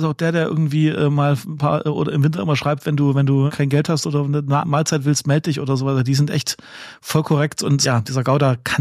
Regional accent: Saxony, Germany; oder wie das bei uns in Sachsen heißt, keine Ahnung, zum Quatschen

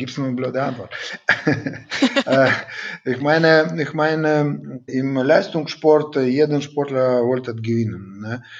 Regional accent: Siberia, Russia; German is a second language; Ich bin eigentlich aus Sibirien gekommen

